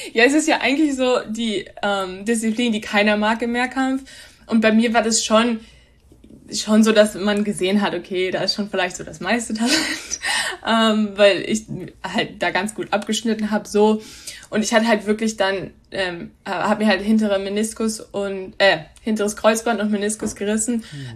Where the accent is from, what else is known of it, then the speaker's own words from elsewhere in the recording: Wedemark, Lower Saxony, Germany; now in United States; Ja, also ich bin aufgewachsen, also meine Familie wohnt auch immer noch in einem kleinen Dorf in der Region Hannover, also in der Wedemark. Und wir waren dann aber trotzdem in Hannover in der Schule